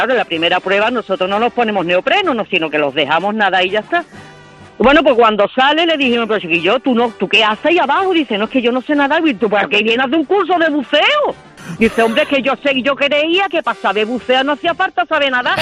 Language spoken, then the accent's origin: Spanish; Cádiz, Andalusia, Spain; pues yo soy de Cádiz, aunque ya no vivo en Cádiz hace muchísimo tiempo